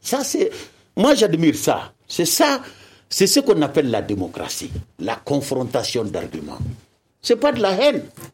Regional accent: Mali; nous sommes des Maliens.

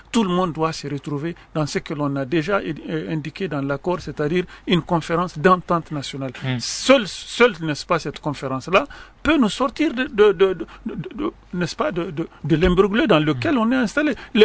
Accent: Mali; nous sommes des Maliens.

